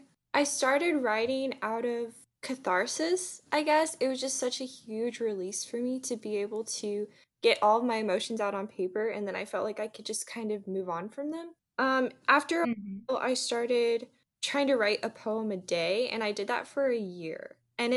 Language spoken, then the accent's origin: English; Florida, United States; I grew up in Florida, and I still consider myself very much a Florida girl. I miss the beach, I love the salt, the sea, everything about it is just home to me.